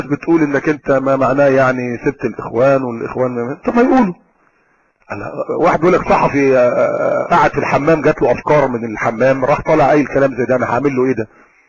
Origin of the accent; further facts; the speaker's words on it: Alexandria, Alexandria Governorate, Egypt; انا من اسكندرية وتربيت في اسكندرية